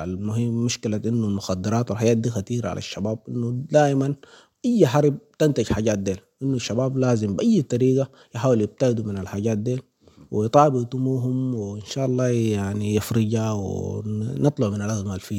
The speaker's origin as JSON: {"language": "Arabic", "country": "Sudan", "lives_now": "Libya", "said": "انه احترمنا احنا كسودانيين"}